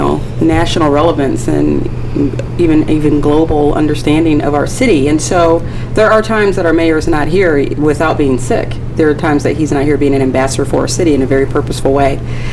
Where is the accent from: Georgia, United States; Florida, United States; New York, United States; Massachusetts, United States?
Florida, United States; St. Petersburg; I was born and raised right here in St. Pete. I'm the fifth generation of my family to call the city home.